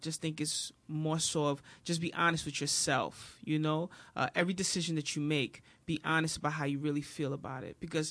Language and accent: English; New York City, New York, United States; born there; I was very fortunate where I was born in New York City, where the foundation of hip hop is.